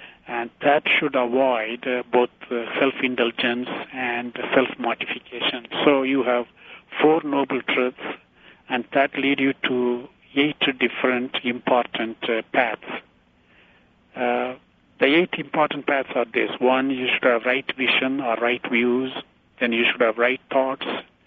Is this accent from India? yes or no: yes; India; I'm from India, we as children used to play snake and ladder.